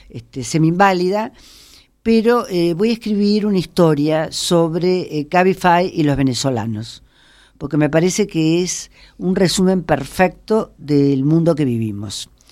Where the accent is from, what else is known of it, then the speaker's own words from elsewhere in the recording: Córdoba, Argentina; now in Mexico; un artista cordobés, compatriota mío, yo soy cordobesa